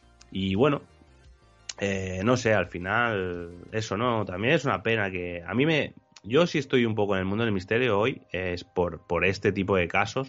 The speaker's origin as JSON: {"language": "Spanish", "country": "Spain", "said": "Nosotros somos de aquí, de España"}